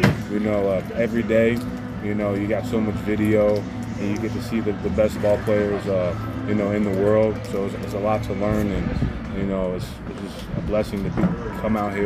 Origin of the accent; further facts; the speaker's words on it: Danville, Illinois, United States; I'm from Danville, Illinois.